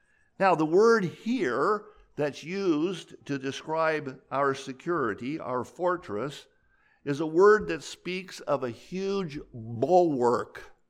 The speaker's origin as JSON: {"language": "English", "region": "California", "country": "United States", "tie": "born or raised there", "said": "I grew up in California, and the county that I grew up in was called, are you waiting for this? Butte County."}